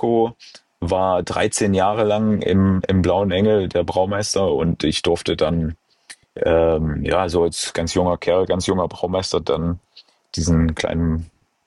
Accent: East Germany, Germany; ich bin ja Ossi

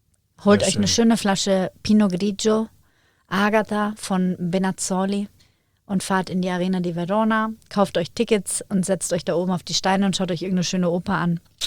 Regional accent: Germany; also born or lived in Northern Italy; eigentlich bin ich Deutsche, aber ich habe halt in Norditalien gelebt und da auch viel gearbeitet und habe aber hauptsächlich, also da viel mit Süditalienern, die italienische Sprache gelernt

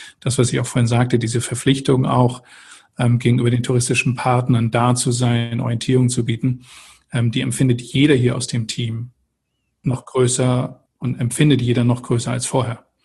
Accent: Eckernförde, Schleswig-Holstein, Germany; also born or lived in Stade; Stade geboren und dann bin ich in Eckernförde groß geworden.

